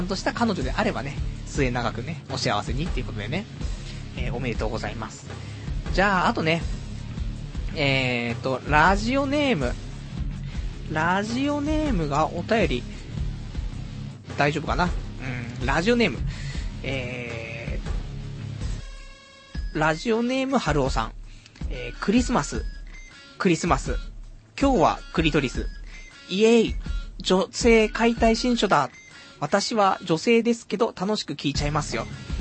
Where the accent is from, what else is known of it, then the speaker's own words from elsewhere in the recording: Tokyo, Japan; born there; もう東京住んでるから。東京生まれ、ね、ヒップホップ育ちだからさ、俺もさ。